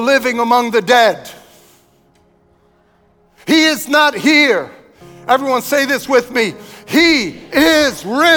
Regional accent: Brooklyn, New York, United States; I grew up in Brooklyn, and we used to have a saying, you know, you can't kid a kidder.

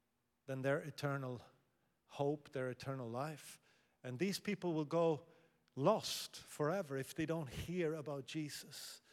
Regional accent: Sweden; also born or lived in Asia; I grew up partly in Asia and partly in Sweden.

